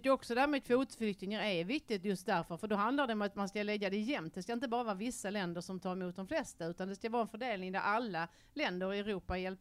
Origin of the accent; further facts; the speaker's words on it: Sweden; men det gjorde när jag växte upp i Sverige.